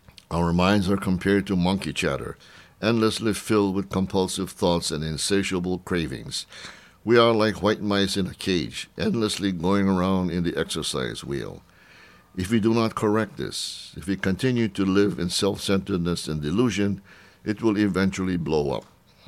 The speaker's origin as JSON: {"language": "English", "region": "Hawaii", "country": "United States", "moved": "as an adult", "said": "That was about 60 years ago when I was a freshman from Hawaii."}